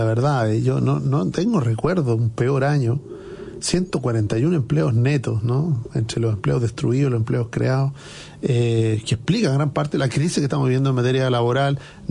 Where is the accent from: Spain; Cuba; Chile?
Chile; lenta como la nuestra, porque si fuera una economía boyante, ¿no? Pero no, una economía que está estancada como la chilena.